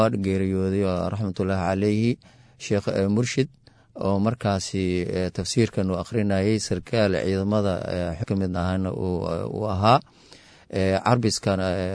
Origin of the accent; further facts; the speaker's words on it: Afgooye, Lower Shabelle, Somalia; Waxaan ku dhashay gobolka Shabeelaha Hoose, gaar ahaan degmada Afgooy ayaan ku dhashay 1966-kii isbitaalka weyn ee waxaan ku dhashay degmada Afgooy oo labada yaqaan ayaan ku dhashay dugsigeygii Qur'aanka waxaan ku qaatay degmada Afgooy